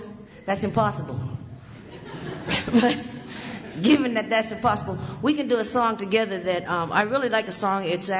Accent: Nova Scotia, Canada; I always think I come from Nova Scotia, you know, like my parents were coal miners.

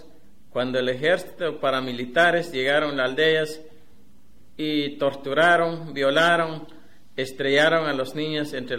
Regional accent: Guatemala; vengo de Guatemala.

